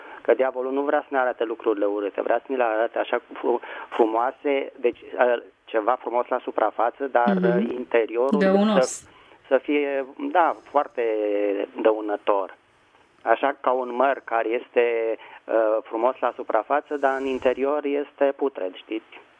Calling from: Bucharest, Romania; din București.

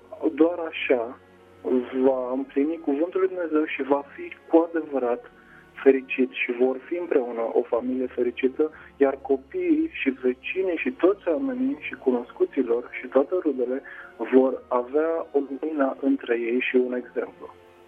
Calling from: Constanța, Constanța County, Romania; sunt din Constanța.

